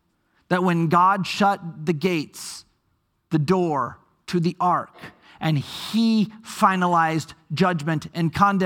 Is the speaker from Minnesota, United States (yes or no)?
yes; Minnesota, United States; I grew up in Minnesota where my parents were